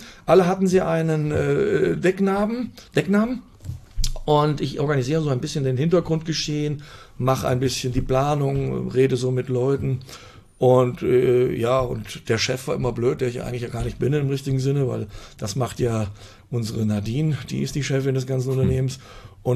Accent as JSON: {"language": "German", "town": "Fulda", "region": "Hesse", "country": "Germany", "tie": "born or raised there", "said": "Ich bin geboren in Fulda, bin groß geworden."}